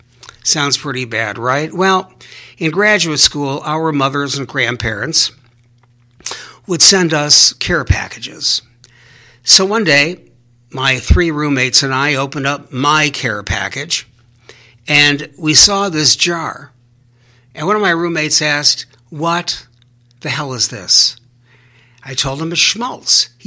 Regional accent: Cleveland Heights, Ohio, United States; I'm a second generation. I was raised in Cleveland Heights, Ohio.

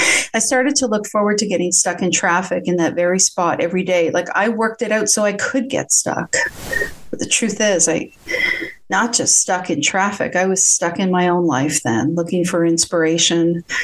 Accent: Canada; So I'm from Canada. I don't get called ma'am a whole lot.

